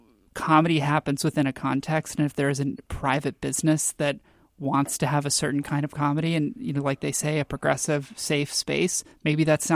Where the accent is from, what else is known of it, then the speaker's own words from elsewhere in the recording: Texas, United States; You know, I'm from Texas, and I really miss it, so that would be cool.